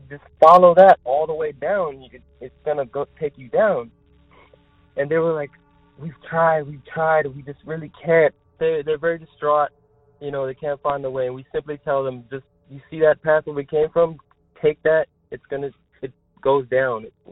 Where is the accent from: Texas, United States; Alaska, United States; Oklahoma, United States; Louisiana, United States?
Texas, United States; I'm from Texas, and I've been here for 7 years